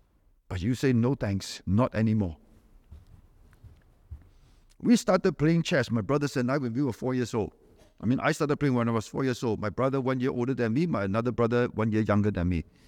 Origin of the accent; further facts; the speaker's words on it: Malaysia; now in Singapore; when we came over from Malaysia to Singapore, when my dad brought us all over here